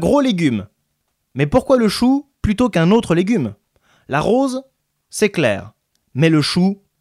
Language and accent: French; France; C'est vrai que chez nous, en France, on raconte ça.